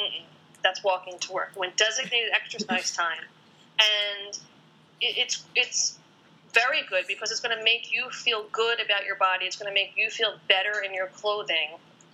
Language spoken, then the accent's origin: English; Philadelphia, Pennsylvania, United States; I'm originally from Philadelphia